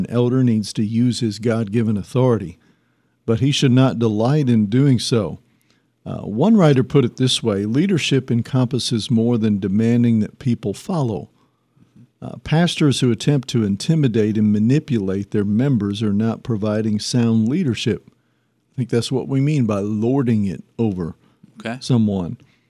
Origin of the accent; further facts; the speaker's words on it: Pennsylvania, United States; I grew up in Pennsylvania, and I still follow the Philadelphia sports teams and Penn State's football team.